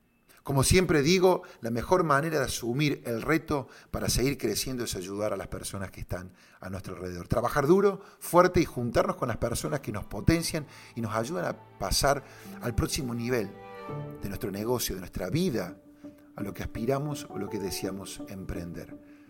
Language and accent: Spanish; Córdoba, Argentina; soy un loco cordobés, tengo esta idea